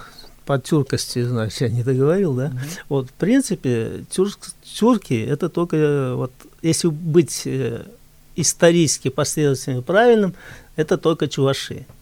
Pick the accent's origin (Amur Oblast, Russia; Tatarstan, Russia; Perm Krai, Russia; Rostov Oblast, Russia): Tatarstan, Russia; born there; Я вот татарский хорошо знаю, потому что я родился в Татарстане.